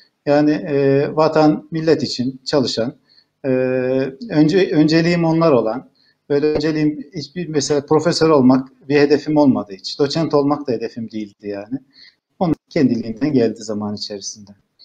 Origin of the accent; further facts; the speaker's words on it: Trabzon, Turkey; born there; also born or lived in Germany; Trabzon doğumluyum. Trabzon'un yukarı köylerinden. Bizim köyümüz artık yaylalara, mezralara sınır bir yerde. Geliyorum. Gurbetçi çocuğuyum. Almanya'da çocukluğumun bir kısmı geçti. Sonra Türkiye'de okudum.